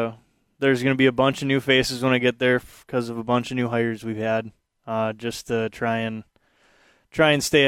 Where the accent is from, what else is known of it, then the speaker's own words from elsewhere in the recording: St. Cloud, Minnesota, United States; I grew up in the St. Cloud area. My parents live in Clearwater, Minnesota. I went to school in Annandale